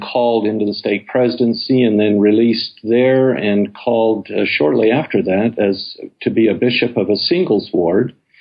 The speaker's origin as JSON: {"language": "English", "town": "Salt Lake City", "region": "Utah", "country": "United States", "tie": "born or raised there", "moved": "as an adult", "lives_now": "Boston, United States", "said": "I was born and raised in Salt Lake City. I spent my first 19 years in Salt Lake City and then have spent the rest of my life in Boston and in New England."}